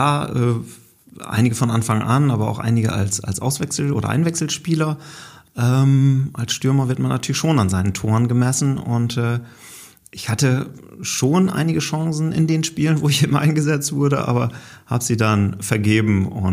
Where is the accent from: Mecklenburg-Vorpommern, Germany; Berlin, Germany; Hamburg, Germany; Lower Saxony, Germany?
Lower Saxony, Germany; Holdorf; Holdorf, mein Geburtsort oder mein Heimatort